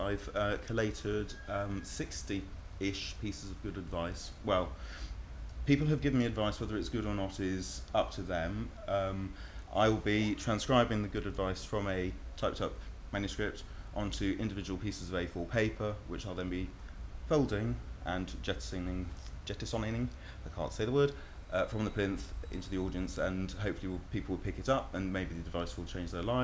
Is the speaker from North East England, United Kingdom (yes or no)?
yes; Newcastle upon Tyne, North East England, United Kingdom; also born or lived in London; now in Bristol, United Kingdom; I'm from Bristol, originally from Newcastle, and then via Newcastle-on-Tyne, I ought to say, and then via London for the last 15 years until we moved to Bristol about 4 years ago.